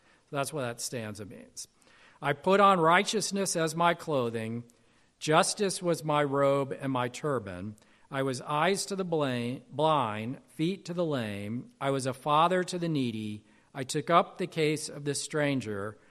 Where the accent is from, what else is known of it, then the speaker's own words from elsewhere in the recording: Alabama, United States; So my parents are from Mississippi. I grew up in Alabama.